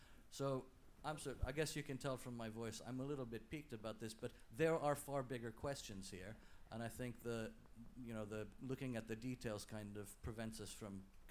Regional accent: Finland; I'm also from Finland.

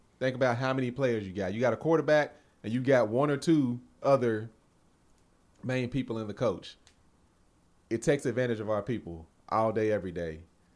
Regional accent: Lexington, United States; It's a, like, in my hometown in Lexington, there's a new high school now.

